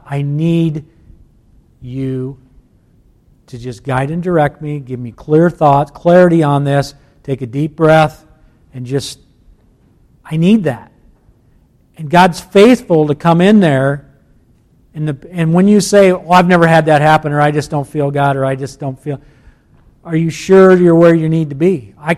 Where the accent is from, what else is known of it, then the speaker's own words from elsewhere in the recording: United States; And me as a human being, I often wonder as an American, if I was sitting around a campfire on the 4th of July night